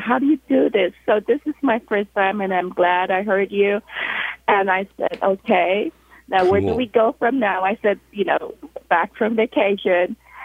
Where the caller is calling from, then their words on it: San Francisco, California, United States; I'm from San Francisco, downtown.